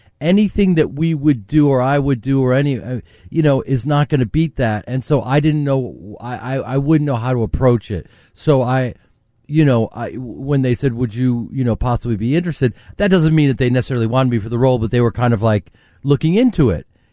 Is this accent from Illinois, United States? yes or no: yes; Chicago, Illinois, United States; and I'm from Chicago.